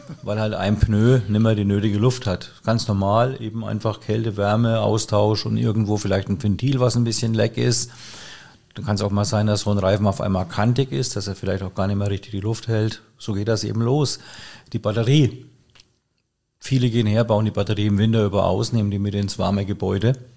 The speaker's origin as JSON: {"language": "German", "region": "Bavaria", "country": "Germany", "said": "aber das ist der Franke ja gewohnt."}